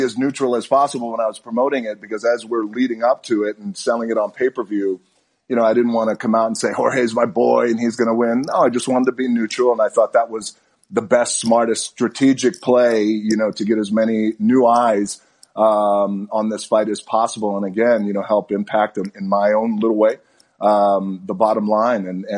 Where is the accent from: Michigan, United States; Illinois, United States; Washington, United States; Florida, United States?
Florida, United States; Miami; I'm from Miami, you know, and his lore and legend of being a street fighter in Miami is very, very real from back in the day.